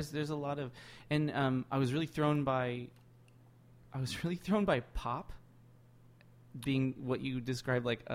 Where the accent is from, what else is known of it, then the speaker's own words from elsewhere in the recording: Seattle, Washington, United States; In SF, they would have killed me if they'd known I was from Seattle.